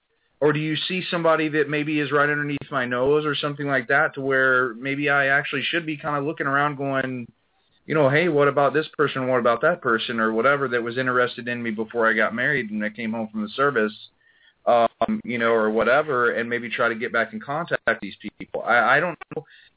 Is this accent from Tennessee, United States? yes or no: yes; Tennessee, United States; I'm from Tennessee.